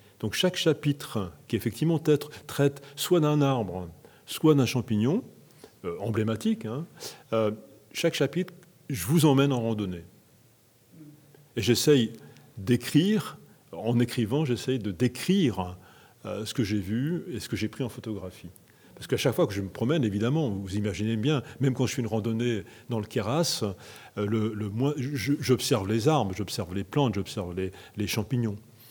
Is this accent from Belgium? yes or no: no; Grand Est, France; C'est-à-dire que je suis lorrain. Donc en fait, on a la chance en Lorraine